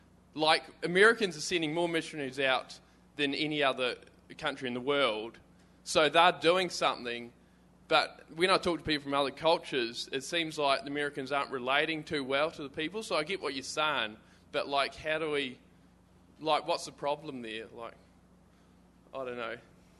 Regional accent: New Zealand; Like, often, I'm from New Zealand

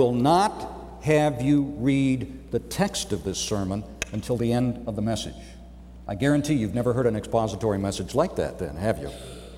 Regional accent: Cleveland, Ohio, United States; I am a native of Cleveland, Ohio, which for some of you, you may not know this, it's the cultural center of America.

